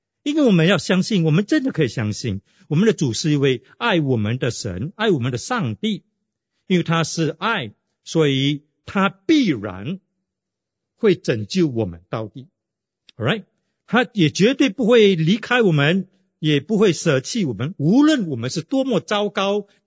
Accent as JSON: {"language": "Chinese", "region": "Fujian", "country": "China", "said": "我是福建人。"}